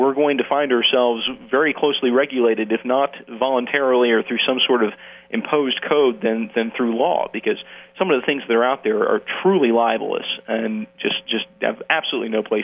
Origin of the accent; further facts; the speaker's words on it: Fredericksburg, Virginia, United States; even my hometown in near Fredericksburg, the Freelance Star, which is the local paper there